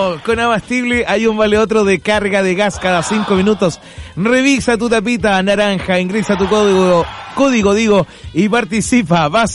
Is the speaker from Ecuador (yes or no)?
no; Chile; Como buen chileno.